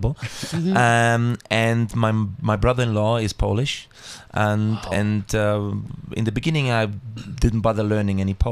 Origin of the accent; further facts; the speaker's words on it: Southern Italy, Italy; also born or lived in Vienna, Austria; I'm actually 100% Italian. I was Neapolitan. I'm from the south of Italy, but I was born in Vienna.